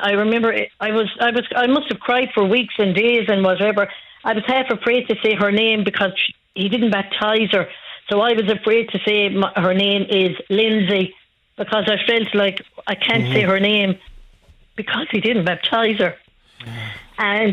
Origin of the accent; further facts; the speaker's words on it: Galway, Connacht, Ireland; from Galway.